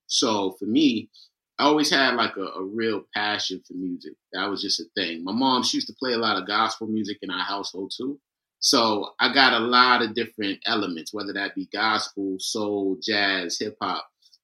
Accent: Queens, New York, United States; Born and raised in Queens, New York. So if anybody knows anything about Queens, they know like how hip hop culture is so prominent in Queens, New York.

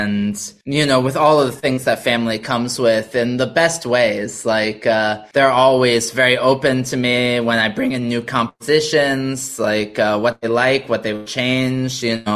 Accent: New York, United States; I'm born and raised in New York.

